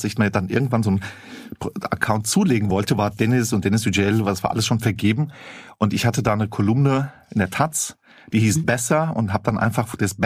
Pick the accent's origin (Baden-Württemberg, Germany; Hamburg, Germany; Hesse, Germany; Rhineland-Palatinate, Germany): Hesse, Germany; Flörsheim am Main; Ja, und also die Stadt, wo ich aufgewachsen bin, Flörsheim am Main, bei Rüsselsheim, Opel, ist jetzt nicht so, dass ich da irgendwie weit und breit der einzige Ausländer gewesen wäre.